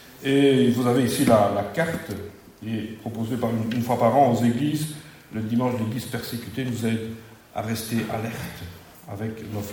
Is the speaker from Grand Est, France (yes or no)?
yes; Grand Est, France; accent: Lorraine; Si de temps en temps je rate et que je dis persécutée, c'est mon accent lorrain qui revient